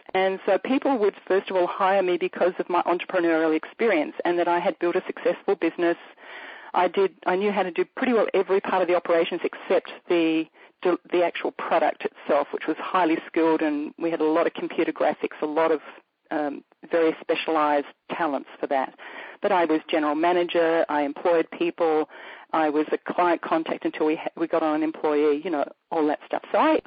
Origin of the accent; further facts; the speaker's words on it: Australia; moved away as an adult; now in United States; as I moved from Australia, I married a coach who I met at the ICF conference in 1999 in Florida, and we got married at the end of 2001. And it was just easier for us to move to the US than Australia